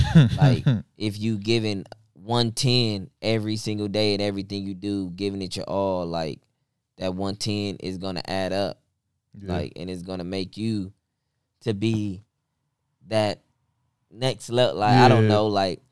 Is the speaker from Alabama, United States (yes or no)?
no; Los Angeles, California, United States; I'm from Los Angeles. I'm from the east side, to be exact, east side of South Central. I grew up on, like, 84th between Main and Broadway.